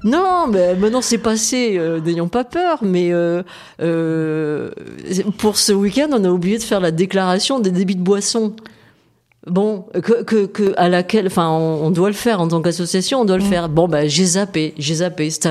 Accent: Centre-Val de Loire, France; J'ai grandi dans le Berry

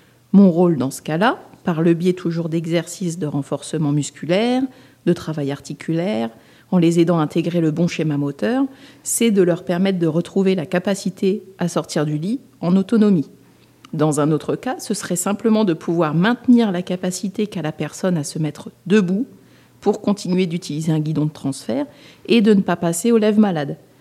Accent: Grand Est, France; Je suis originaire de la Marne, donc j'ai fait quelques kilomètres pour pouvoir vous rejoindre quand même.

